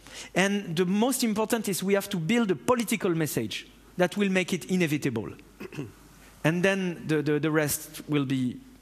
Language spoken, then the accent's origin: English; France; English is a second language; I come from France.